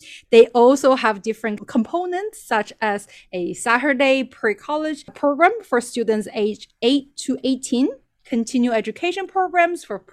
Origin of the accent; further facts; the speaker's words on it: Tianjin, China; They are faculties of Juilliard in my hometown in Tianjin, China.